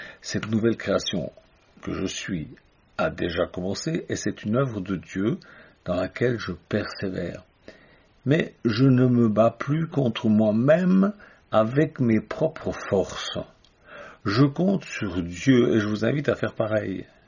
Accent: Switzerland; comme on dit chez moi en Suisse

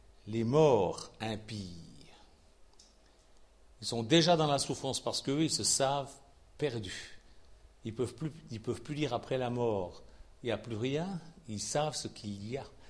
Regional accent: Switzerland; Moi, je suis suisse encore.

